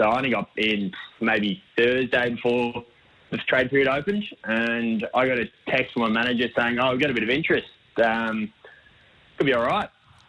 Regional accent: northern Italy, Italy; I grew up saying Pitonet. It's what my nonno has always ingrained in me, but I'm from Northern Italy.

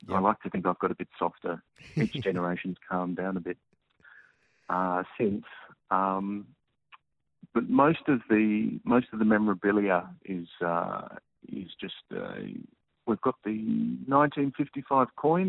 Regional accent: Mount Martha, Victoria, Australia; I grew up in Mount Martha in his summer house.

